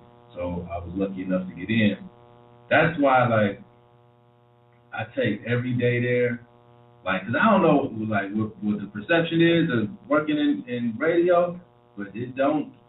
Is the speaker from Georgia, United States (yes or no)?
no; Cleveland Heights, Ohio, United States; I was raised in Cleveland Heights, in Cleveland. My mom and pop split up. And, school days was in Cleveland Heights. Summers and weekends was in Cleveland on the east side by Tarkington and South Mile.